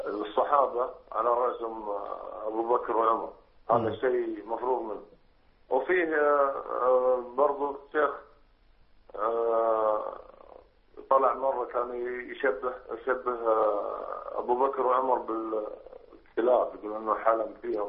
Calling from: Saudi Arabia; أنا أتكلم معاكم من السعودية

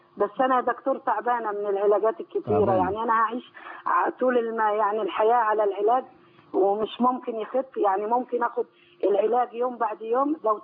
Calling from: Saudi Arabia; انا بتكلم من السعوديه، وانا بتعالج في جده عند دكتور

